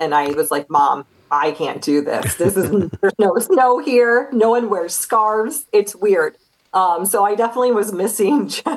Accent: Chicago Heights, Illinois, United States; also born or lived in Bradenton; So I am from Chicago Heights, Illinois, born and raised. For a very brief moment, I did move to Bradenton, Sarasota, lived there for a few years, came back to the area when I was about 10 years old.

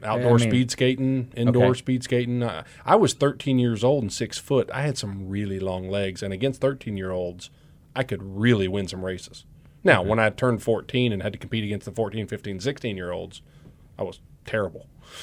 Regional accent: Arizona, United States; I wasn't just in southern Arizona. I was 20 miles from the Mexican border.

